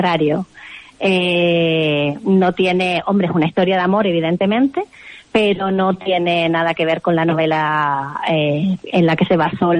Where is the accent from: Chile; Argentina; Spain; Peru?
Spain; Canary Islands; el relato comienza en Gran Canaria, en mi tierra.